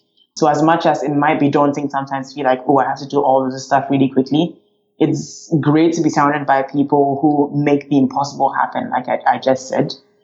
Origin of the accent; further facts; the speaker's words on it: Ghana; I'm originally from Ghana, which is west coast of Africa.